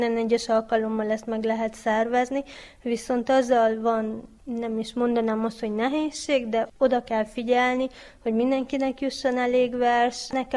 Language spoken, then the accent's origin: Hungarian; Satu Mare, Satu Mare County, Romania; a Fickói Református Egyház tiszteletes asszonya, a férjem a lelkész, és Szatmárni Metiből származom.